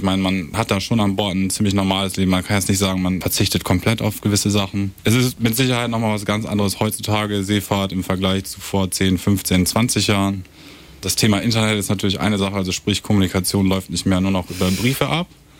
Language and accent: German; Lower Saxony, Germany; Also ich bin in Leer geboren worden, bin dann aber in Aue ich groß geworden.